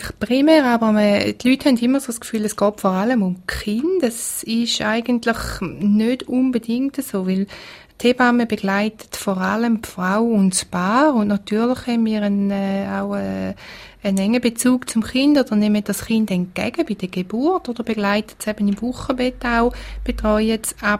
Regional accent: Switzerland; Und bei uns in der Schweiz gibt es auch immer wieder andere wichtige Sachen

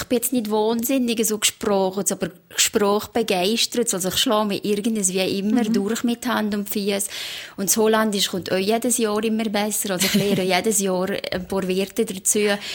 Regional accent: Valais, Switzerland; als Walliser mal in die Deutschschweiz gehen

